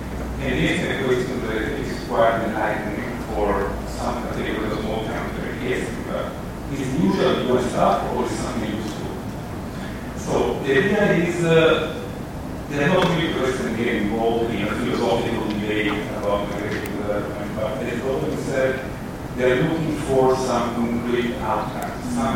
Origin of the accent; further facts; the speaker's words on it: Timor-Leste; So I come from Timor Leste, where little migration is quite an exotic term at this point.